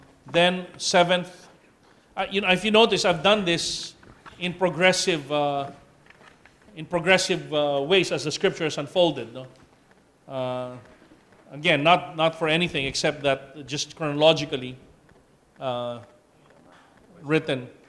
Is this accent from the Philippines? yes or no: yes; Philippines; I mean, we're not Hebrew, we're Filipino, okay?